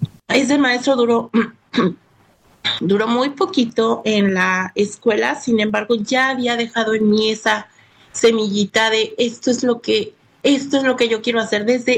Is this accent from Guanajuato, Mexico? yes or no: yes; Valle de Santiago, Guanajuato, Mexico; also born or lived in Mexico City; nací en la Ciudad de México. Me llevan a los 2 años a vivir a Guanajuato, un pueblo que se llama Valle de Santiago.